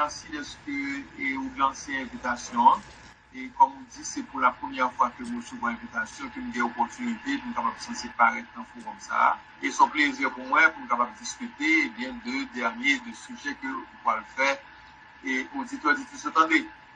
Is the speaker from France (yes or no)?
no; United States; also born or lived in Cap-Haïtien, Haiti; Et puis après, j'ai grandi aux États-Unis.